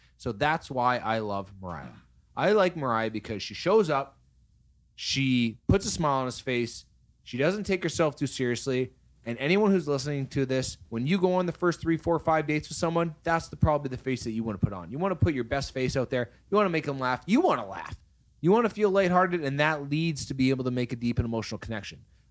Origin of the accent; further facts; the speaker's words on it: Canada; We're Canadian. We say it a little different.